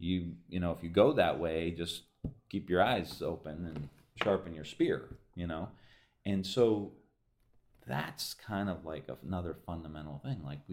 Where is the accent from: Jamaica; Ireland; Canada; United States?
Ireland; as an Irishman, I say the pub